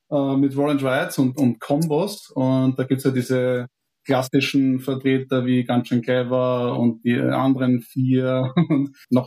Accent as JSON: {"language": "German", "region": "Styria", "country": "Austria", "tie": "born or raised there", "said": "ich komme vom Land, also ich bin aufgewachsen in der Steiermark"}